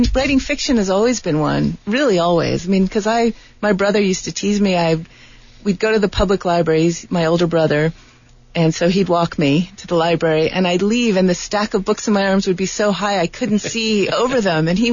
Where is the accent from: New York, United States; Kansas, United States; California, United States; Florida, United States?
New York, United States; also born or lived in Washington, D.C.; now in Tucson, United States; I grew up in New York and I lived in Washington, D.C., but I never loved cities. You know, I love nature. So Tucson was perfect because you have the best of both worlds.